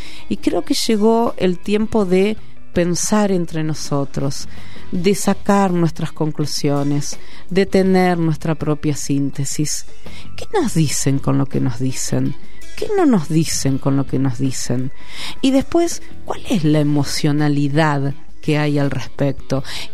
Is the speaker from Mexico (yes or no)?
no; Argentina; Nos interpela como argentinos y argentinas y nos interpela a nivel mundial.